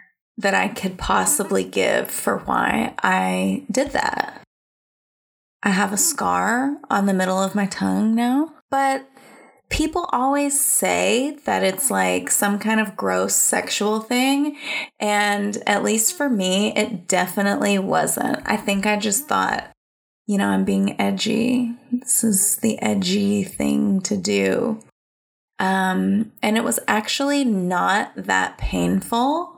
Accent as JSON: {"language": "English", "region": "the South", "country": "United States", "said": "And I'm from the South, and I was just like showing up."}